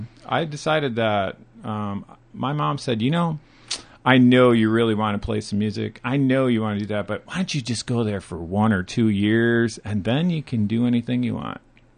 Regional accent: Kenosha, Wisconsin, United States; moved away as an adult; now in Minnesota, United States; Well, I started out in Kenosha, Wisconsin, born on Lake Michigan, and hung out there for a while and decided to go to school.

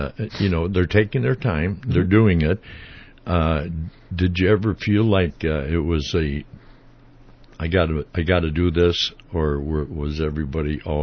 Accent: Minnesota, United States; well, of course, I'm from Minnesota. I'm a Viking fan.

